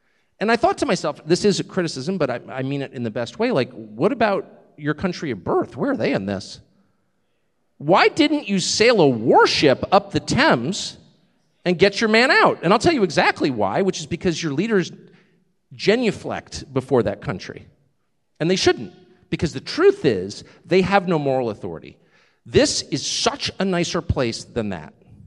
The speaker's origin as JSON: {"language": "English", "country": "United States", "said": "I have the great advantage of coming from a country that was born in dislike of the English, even though, obviously, I am part English, heavily English."}